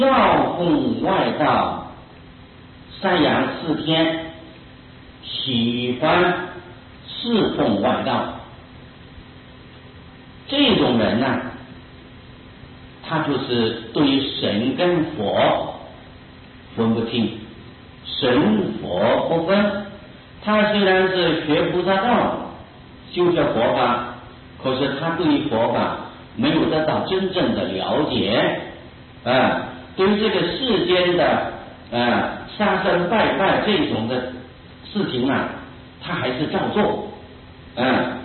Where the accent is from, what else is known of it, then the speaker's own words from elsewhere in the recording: China; 惭愧在我们中国人的习惯里就称作羞耻